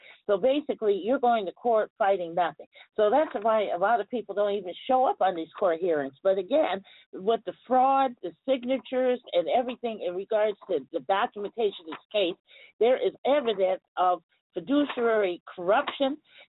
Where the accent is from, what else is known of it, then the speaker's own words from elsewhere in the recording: United States; I'm an American citizen. I've been here all my life. I was born in this country.